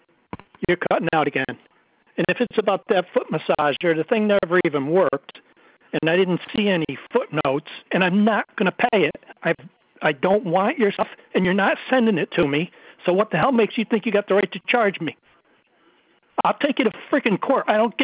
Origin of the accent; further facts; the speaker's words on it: Danbury, Connecticut, United States; I'm from Danbury, Connecticut